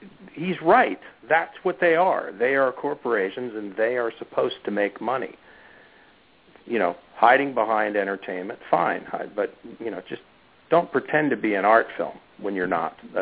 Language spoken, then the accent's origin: English; Chambersburg, Pennsylvania, United States; I utilize South Central PA in my hometown of Chambersburg and Gettysburg and Fayetteville to because A, I know it so well, I live there.